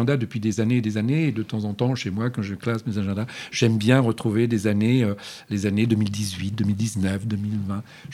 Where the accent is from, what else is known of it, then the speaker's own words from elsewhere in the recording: Rouen, Normandy, France; also born or lived in Le Havre; now in Paris, France; Sur Paris, je suis normande d'origine.